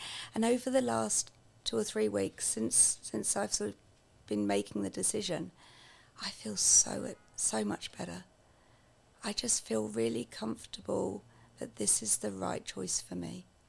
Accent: England, United Kingdom; I'm originally English.

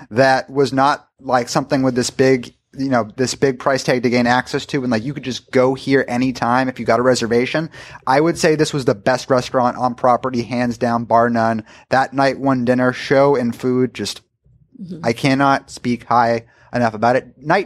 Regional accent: Orlando, Florida, United States; from Orlando.

